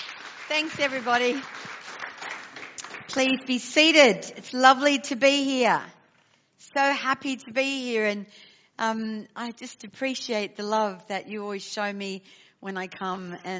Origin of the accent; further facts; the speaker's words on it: Australia; I come from Australia, as you can tell, and I'm back there again now.